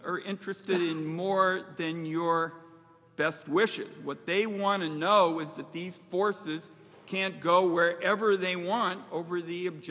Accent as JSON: {"language": "English", "town": "Portland", "region": "Oregon", "country": "United States", "tie": "born or raised there", "said": "my hometown of Portland has been invaded by militarized federal law enforcement."}